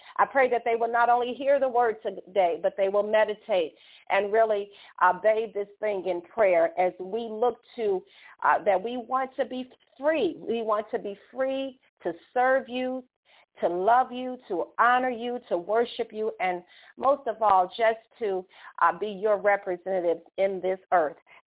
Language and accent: English; Chicago, Illinois, United States; the first African American from my hometown of Chicago, Illinois